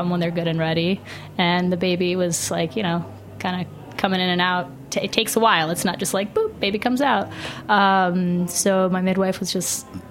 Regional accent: New York, United States; growing up in New York, we're exposed to so much food

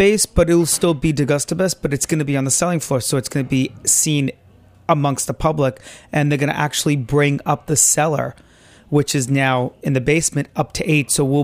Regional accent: Brooklyn, New York, United States; Actually, I was born in Sunset Park, but we moved. My family is the Sicilian immigrants. They came here in the early 60s. We moved to Bensonhurst when I was 3 with my family.

